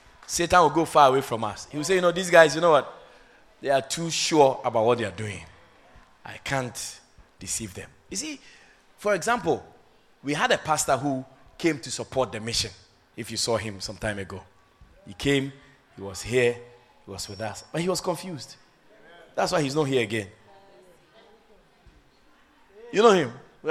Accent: Ashanti, Ghana; I'm from the Ashanti tribe.

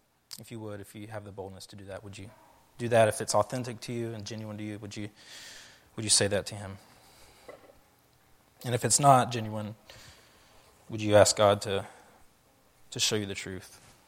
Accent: the South, United States; I'm from the South, guys. That's how we roll.

